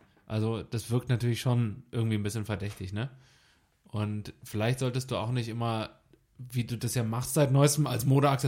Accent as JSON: {"language": "German", "town": "Dresden", "region": "Saxony", "country": "Germany", "said": "Ich komme aus Dresden, ich muss es wissen."}